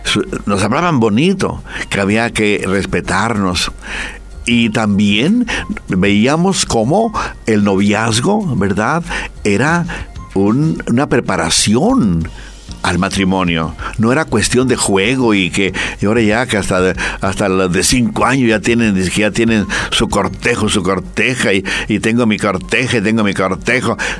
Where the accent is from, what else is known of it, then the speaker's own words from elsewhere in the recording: Guadalajara, Jalisco, Mexico; Yo en mi tierra, Guadalajara, vivía en un barrio en torno a la central camionera.